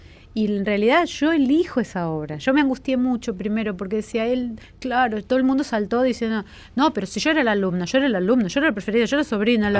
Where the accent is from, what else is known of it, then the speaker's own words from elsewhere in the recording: Buenos Aires, Argentina; Sí, y fue rarísimo porque yo soy porteña.